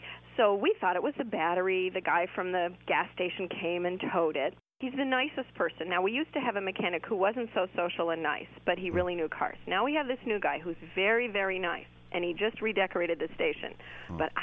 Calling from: Rochester, New York, United States; from Rochester, New York.

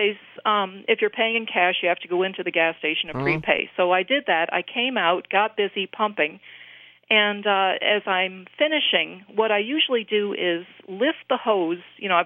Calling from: Ballston Spa, New York, United States; I'm calling from Ballston Spa, New York.

